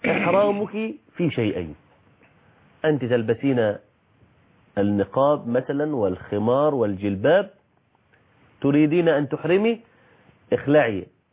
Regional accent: Egypt

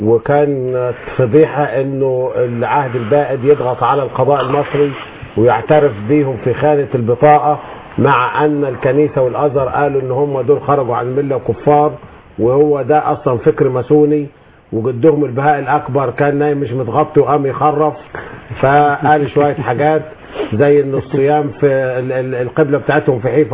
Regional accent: Sohag, Sohag Governorate, Egypt; لا وسرقة المحلات عندنا في سوهاج وانفلات امني على ودنه.

